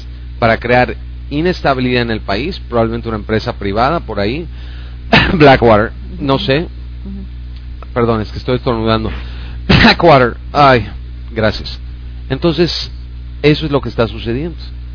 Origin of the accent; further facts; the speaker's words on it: Mexico; ¿Me las pides porque yo soy rubio? ¿Porque soy de tez blanca? ¿Porque para ti yo soy extranjero? ¿Cuando soy mexicano?